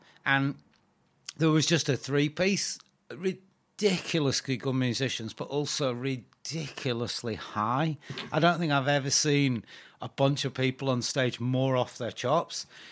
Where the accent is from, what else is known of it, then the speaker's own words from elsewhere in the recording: England, United Kingdom; now in Australia; oh, I'm from England, but I live in Australia.